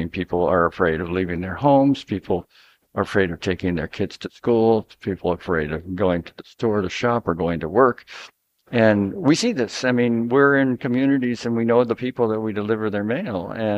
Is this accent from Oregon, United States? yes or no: yes; Portland, Oregon, United States; Portland, Oregon.